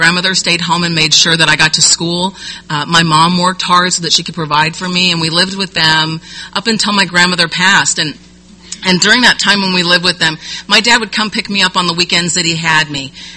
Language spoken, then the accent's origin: English; Compton, California, United States; also born or lived in Norwalk / Stanton; I'll tell you that I'm half Mexican. I don't speak Spanish. My parents divorced when I was a kid. I grew up in Compton, Norwalk, and Stanton.